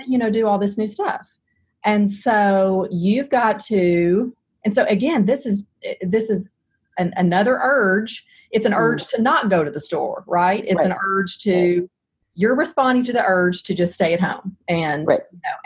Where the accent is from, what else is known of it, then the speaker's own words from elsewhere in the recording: the South, United States; I mean, I'm from the South, so it's like, just God bless that brain.